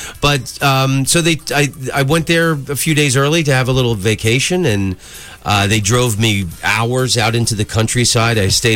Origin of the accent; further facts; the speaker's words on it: Orlando, Florida, United States; I grew up in Orlando, yeah.